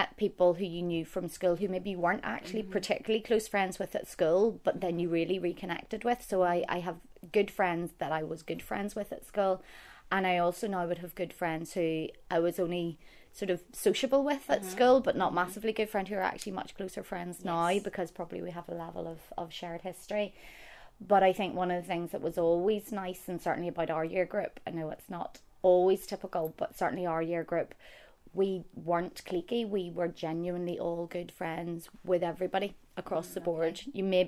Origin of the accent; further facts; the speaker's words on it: Bangor, Northern Ireland, United Kingdom; just growing up in Bangor, you then also realise at times we were sheltered from a lot of the realities of growing up in Northern Ireland in the 80s.